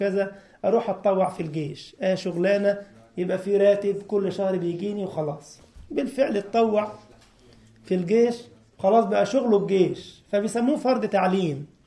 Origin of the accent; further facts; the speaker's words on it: Upper Egypt, Egypt; في منطقه اسمها صعيد مصر، وانا منها على فكره، انا اصلي من الصعيد يعني